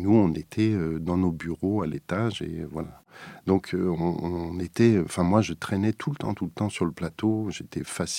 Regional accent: Strasbourg, Grand Est, France; born there; Alors que j'étais natif de Strasbourg

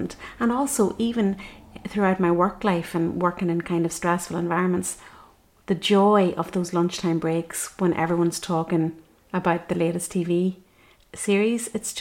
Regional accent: Northern Ireland, United Kingdom; I probably, growing up in the North, probably have a lot of Anglo influences.

